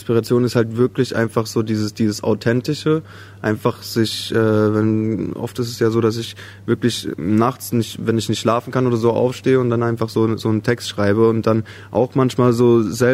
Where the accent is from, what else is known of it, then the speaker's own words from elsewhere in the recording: Kirkel, Saarland, Germany; Ich komme aus Saarbrücken, oder ich sage immer aus Saarbrücken, aber eigentlich sage ich das nur, weil so wenige Leute das kleine Dörfchen Kirkel kennen. Und genau, also ich komme aus dem Saarland.